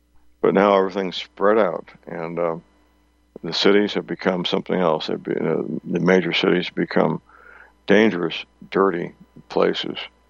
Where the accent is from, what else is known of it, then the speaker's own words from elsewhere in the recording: St. Louis, Missouri, United States; And I know that growing up in St. Louis in the 1950s, the remnants of that were still pretty much in force